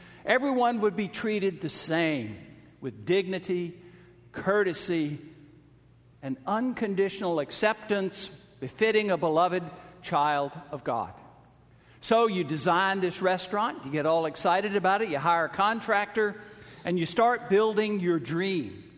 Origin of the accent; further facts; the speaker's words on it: Atlanta, Georgia, United States; My hometown of Atlanta was known in the 1960s as the city too busy to hate.